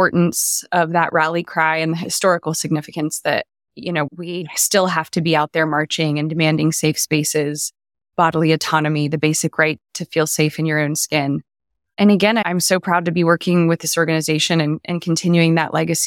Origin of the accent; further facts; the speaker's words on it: Marion, Ohio, United States; moved away as an adult; also born or lived in Nashville; Yeah, I grew up in Ohio in a small town called Marion in northern Ohio. I came down to Nashville, Tennessee to go to college many moons ago